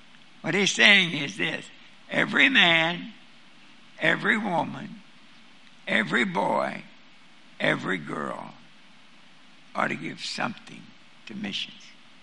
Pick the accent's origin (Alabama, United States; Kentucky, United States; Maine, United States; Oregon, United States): Kentucky, United States; Now, I'm from Kentucky, and we don't know much about wheat, but we know a lot about corn.